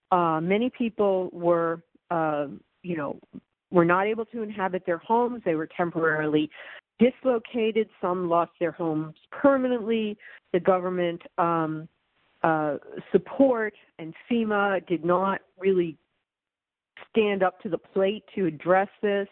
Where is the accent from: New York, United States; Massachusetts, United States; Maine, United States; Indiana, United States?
New York, United States; New York City; And because I'm a New Yorker, we were having a conversation.